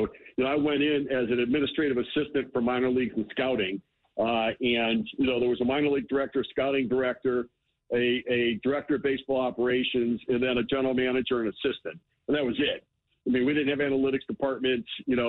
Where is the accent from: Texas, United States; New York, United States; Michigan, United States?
Michigan, United States; Detroit; You know, I was from Detroit.